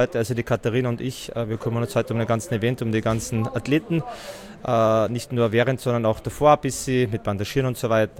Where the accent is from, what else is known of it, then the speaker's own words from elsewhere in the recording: Styria, Austria; Weil ich bin aus der Steiermark und wir sind jede Woche früher runtergefahren